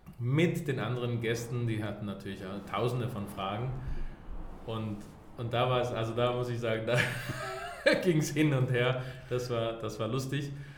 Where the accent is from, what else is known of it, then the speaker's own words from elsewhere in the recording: Colombia; Also eben, ich bin in Kolumbien aufgewachsen.